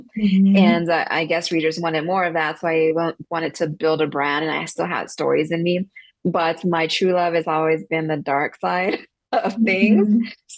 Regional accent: Texas, United States; now in Hawaii, United States; I grew up in Texas, and I'm currently living in Hawaii

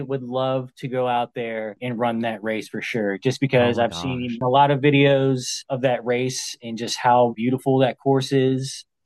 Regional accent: Virginia, United States; we're dirty Flatlanders from Hampton Roads.

